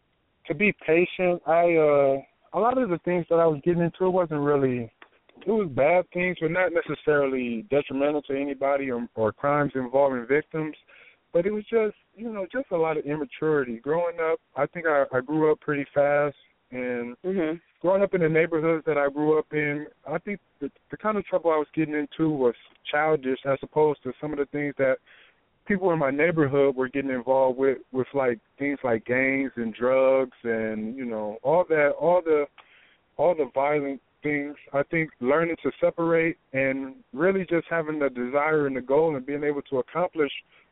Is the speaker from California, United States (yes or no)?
yes; Venice Beach, California, United States; But, yeah, I grew up in Venice Beach and played pretty much every sport I can do except for football.